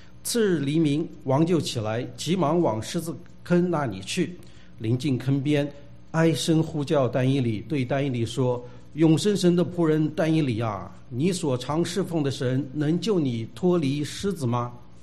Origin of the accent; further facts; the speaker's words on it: China; 我们从大陆来的特别明白这一点。